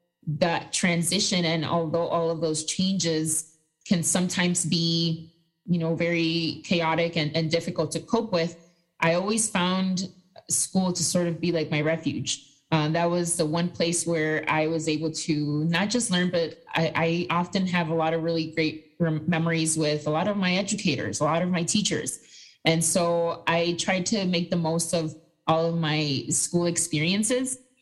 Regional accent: New York City, New York, United States; born there; I am a first-generation Latina. My family immigrated to the United States. I'm actually born in the city of New York.

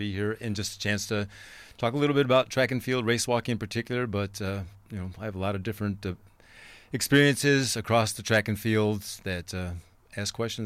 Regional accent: Kenosha, Wisconsin, United States; Yes, I was born in Kenosha and over at the old St. Catherine's Hospital, and grew up on the north side of town till 10 years old, then south side of town

